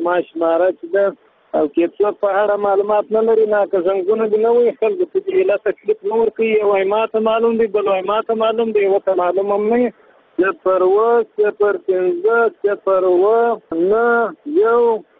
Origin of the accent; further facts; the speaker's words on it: Kandahar, Afghanistan; زه د کندهار د ولایت یم.